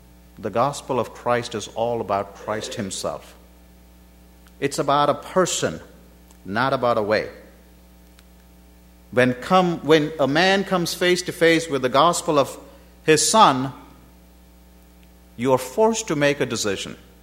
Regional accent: India; I'm an Indian, born in India.

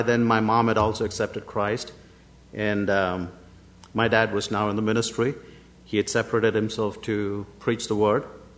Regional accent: India; grew up in the assemblies, didn't know anything else but the assemblies growing up in India.

